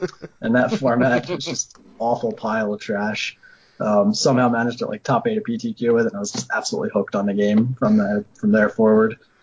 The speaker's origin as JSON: {"language": "English", "town": "Bensalem", "region": "Pennsylvania", "country": "United States", "said": "I'm from Bent Salem, which is just basically Philadelphia suburbs."}